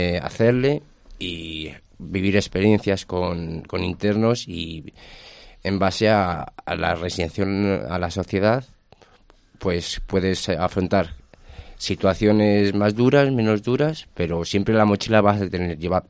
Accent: Segovia, Castile and León, Spain; yo vengo de Segovia, o sea, de la provincia de Segovia y de Segovia capital

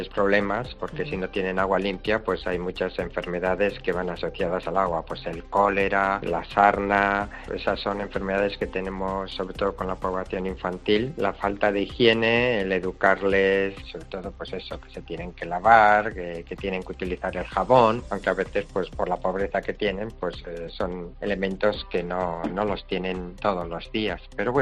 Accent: La Rioja, Spain; comunión de toda La Rioja, con lo cual pues yo estoy enormemente agradecido a la generosidad de las gentes de mi tierra, claro.

